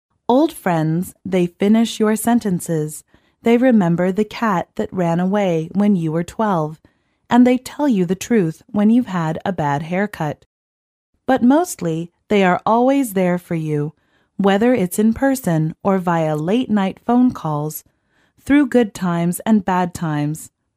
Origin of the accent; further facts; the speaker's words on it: Maine, United States; We grew up together in Maine and have said for years that we should have an annual event